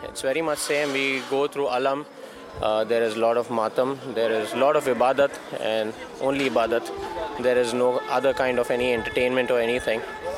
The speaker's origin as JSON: {"language": "English", "town": "Mumbai", "region": "Maharashtra", "country": "India", "said": "I'm from India, from Bombay."}